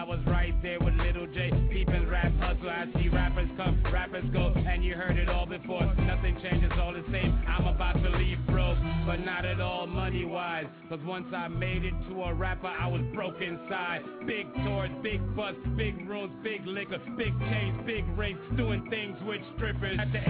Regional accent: Brooklyn, New York, United States; Growing up in Brooklyn, I had fun in spite of this condition I was dealt, feeling sorry for myself.

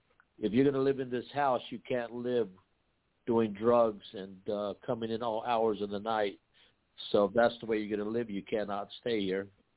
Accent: Watts, California, United States; also born or lived in Baldwin Park; I grew up in Watts, and we moved from Watts to Baldwin Park, California.

